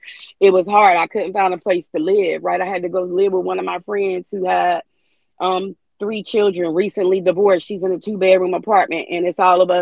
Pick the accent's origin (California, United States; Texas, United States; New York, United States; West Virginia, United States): West Virginia, United States; moved away as an adult; I came here from West Virginia, to make a better life for me and my child.